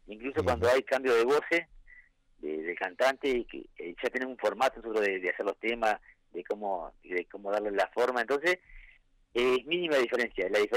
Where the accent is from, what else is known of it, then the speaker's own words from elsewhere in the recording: Gualeguay, Entre Ríos, Argentina; Somos de Gualeguay, tocamos siempre en Gualeguay